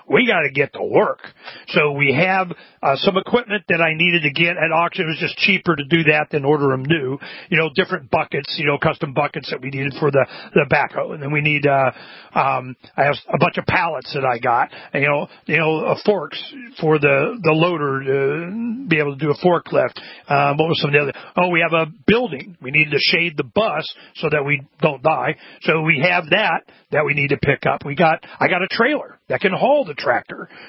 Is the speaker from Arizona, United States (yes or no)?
yes; Arizona, United States; we're from Arizona, raised our family here.